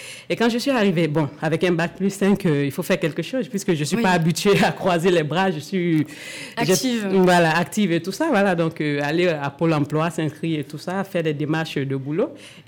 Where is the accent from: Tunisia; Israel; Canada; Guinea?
Guinea; moved away as an adult; now in France; Oui, je viens de la Guinée-Conakry.